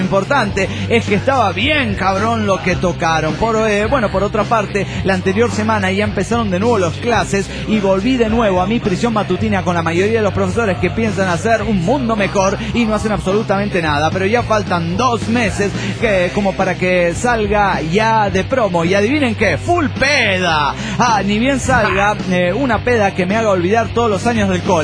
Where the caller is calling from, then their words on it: New York City, New York, United States; de New York City.